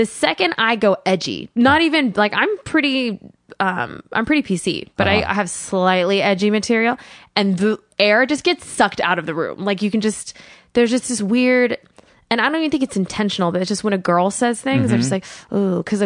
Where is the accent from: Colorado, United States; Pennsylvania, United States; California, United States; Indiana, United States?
Colorado, United States; born there; Well, I was born in Colorado too, so they're very interchangeable.